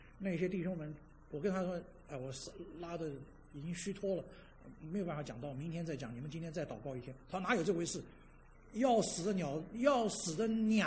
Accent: China; 恭敬人要彼此推让，是我们中国人老是说，哎呀呀呀，我不行我不行不行

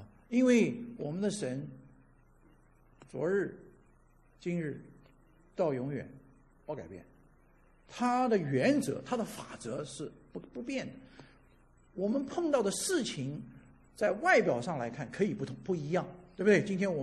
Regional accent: China; 反正就是很对我们中国人来讲是很古老、很古老的时候的那段时间

